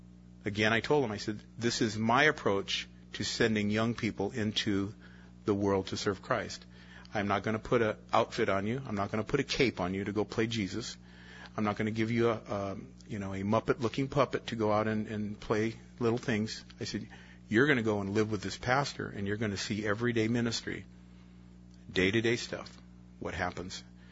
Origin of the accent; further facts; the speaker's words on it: California, United States; I said, well, we're from California.